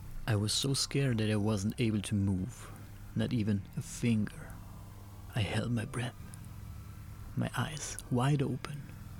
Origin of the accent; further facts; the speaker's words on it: Germany; first language German; English is a second language; I hope I get that right because I'm from Germany and in German he said something else, you know.